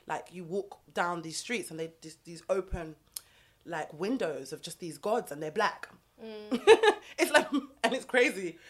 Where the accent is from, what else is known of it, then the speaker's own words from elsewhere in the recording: London, United Kingdom; I said, no, I'm from London.